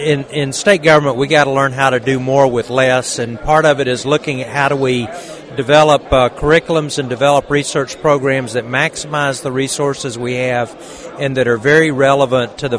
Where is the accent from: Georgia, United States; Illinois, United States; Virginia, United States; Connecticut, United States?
Georgia, United States; I grew up in Georgia and went to the University of Georgia and focused in agricultural engineering